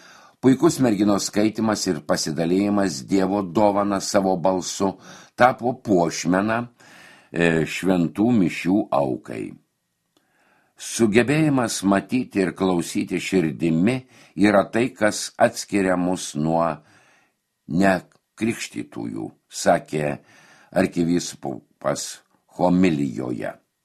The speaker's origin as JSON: {"language": "Lithuanian", "town": "Panevėžys", "region": "Panevėžys County", "country": "Lithuania", "said": "Mes, panevėžiečiai, džiaugiamės vasariška ramuma Bernardinų sode"}